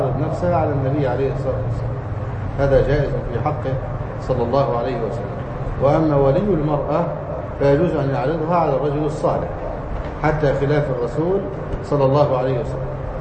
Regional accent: Egypt; عندنا في مصر يقول يعني قاعد على الحديدة

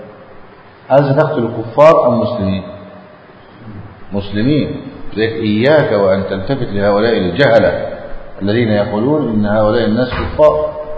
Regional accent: Egypt; نسأل الله أن يحفظ بلادنا مصر، نجعلها أمنا أماما سخاء رخاء، وسائر بلاد المسلمين

